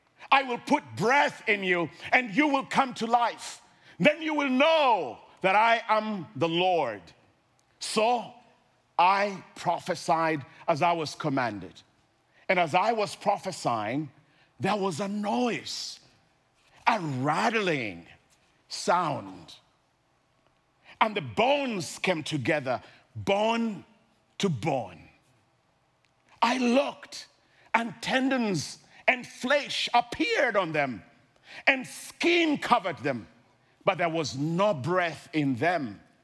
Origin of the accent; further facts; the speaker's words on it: Minneapolis, Minnesota, United States; And I said, I come from Minneapolis.